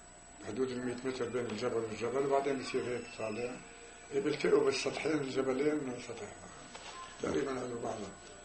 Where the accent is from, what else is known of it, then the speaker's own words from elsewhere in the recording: Biriyya, Safad, Palestine; born there; بيريا قضاء صفان.